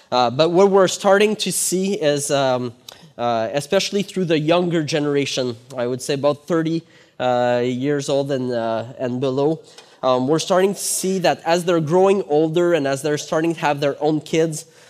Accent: Sherbrooke, Quebec, Canada; first language French; English is a second language; Very French-speaking, so sorry for my accent and sorry for my vocabulary. It might not be the best.

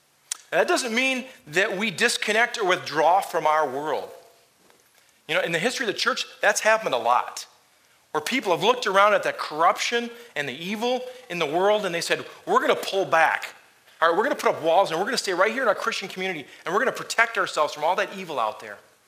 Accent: Michigan, United States; now in upstate New York, United States; Some folks like me, I'm from Michigan. I've been exiled to upstate New York, but you know, winters aren't as bad, so it was kind of an upgrade.

